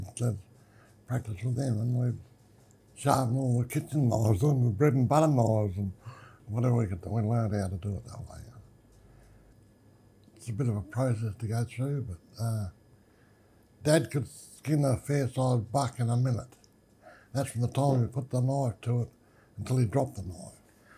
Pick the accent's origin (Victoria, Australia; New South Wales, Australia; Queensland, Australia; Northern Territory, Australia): New South Wales, Australia; Broken Hill; I was born in Broken Hill in 1947 on April the 7th. I'm the younger born of twins and went to school here till I know 6 or 7, I forget.